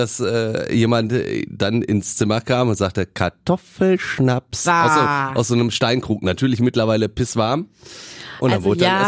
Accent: Germany; Na, also klar, 2006 bei uns in Deutschland dann und dann halt in Österreich und der Schweiz haben die das ja auch riesengroß alles gemacht.

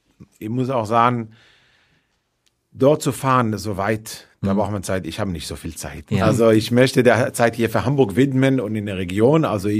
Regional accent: Safed, Northern District, Israel; also ich bin im Norden Israel aufgewachsen, in Galiläa auch im Zfat.

